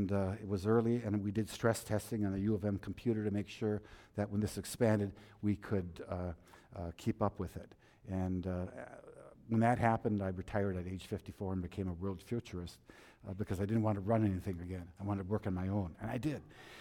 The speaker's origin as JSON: {"language": "English", "town": "Duluth", "region": "Minnesota", "country": "United States", "tie": "born or raised there", "said": "I go to Duluth East. Wonderful, that's my hometown."}